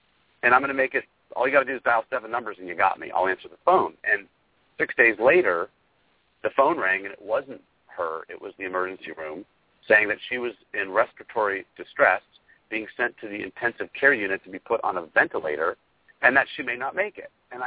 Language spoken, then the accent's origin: English; West Coast, United States; Partially being born and raised on the West Coast, I just wanted to see how the other half lived.